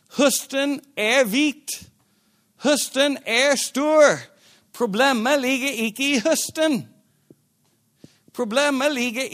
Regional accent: United States; Da jeg var hjemme i Amerika, og nå er det for 2 år siden

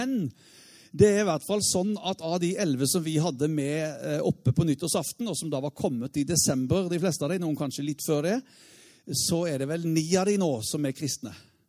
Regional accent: Indre Froland, Agder, Norway; sånn vokste jeg opp i Indre Froland.

